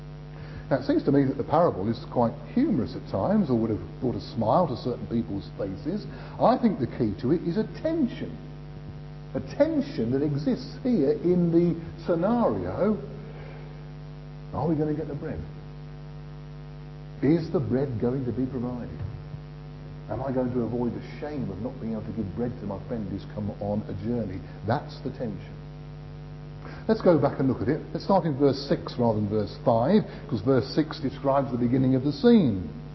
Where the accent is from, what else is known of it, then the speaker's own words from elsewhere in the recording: United Kingdom; not wanting to cause too much of a disturbance, because we're British, you know.